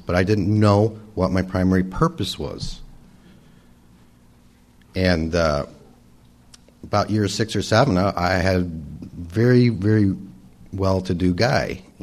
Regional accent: Chicago, Illinois, United States; moved away as an adult; now in California, United States; Yeah, I'm originally from Chicago. I was sharing with one of the young men over there earlier that I'm from Rush Street, Chicago as well. I grew up there in the red light district, and I got here in December of 1985.

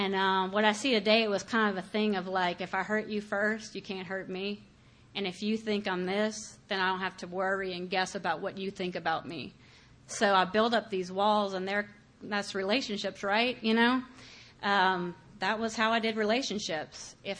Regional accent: Crowley, United States; I'm from Crowley. I don't know if y'all know that place

